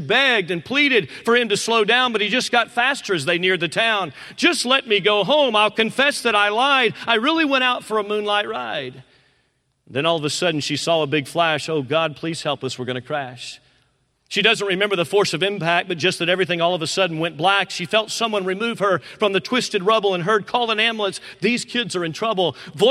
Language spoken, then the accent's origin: English; Tampa, Florida, United States; also born or lived in Georgia; now in Pensacola, United States; I'm from Georgia. I grew up in Tampa, Florida, so we didn't have a whole lot of seasons where I grew up. You don't have a whole lot of seasons here in Pensacola.